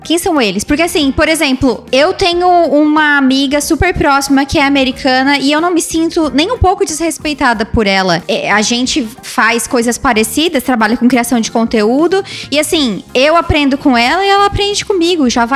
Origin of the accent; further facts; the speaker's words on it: Brazil; Portuguese is a second language; now in New York, United States; Ah, é porque eu sou brasileira. Ah, é porque eu não sou daqui. Ah, é porque eu não sou americana nata. É porque eu não falo inglês como minha primeira língua.